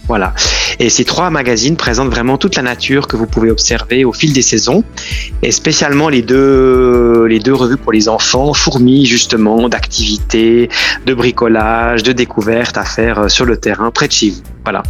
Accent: Switzerland; Moi j'ai grandi en Suisse, mais on est maintenant aussi actif dans toute la France.

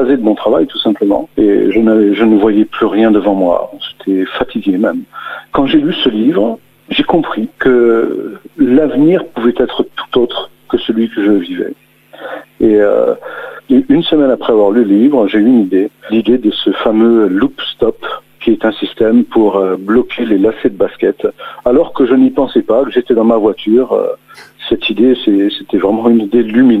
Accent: Fréjus, Provence-Alpes-Côte d'Azur, France; Alors, je suis né en 67, donc j'ai 49 ans, dans un quartier populaire, à Fréjus, dans le Var. Et, une enfance plus ou moins difficile.

